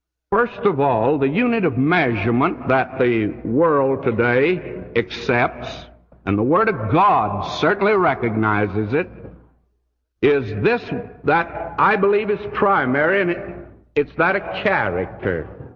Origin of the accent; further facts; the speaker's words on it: the South, United States; I come from the South, and I have to say that concerning Robert E. Lee.